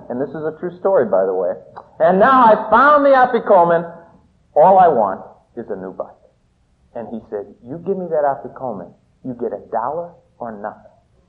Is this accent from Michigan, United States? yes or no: no; Ohio, United States; When I was a youngster, we lived upstairs of a flat here. I'm from Ohio.